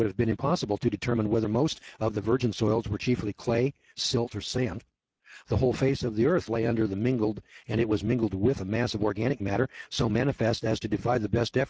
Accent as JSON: {"language": "English", "region": "California", "country": "United States", "said": "You know, I'm from California where they got real dirt. I mean, you can dig a post hole where I'm from with a shovel."}